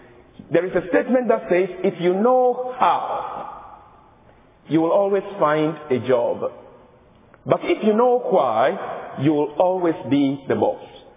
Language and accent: English; Ghana; When I was growing up, I'm coming from Ghana, West Africa. I grew up having my own whys in life. When in the village where I lived and studied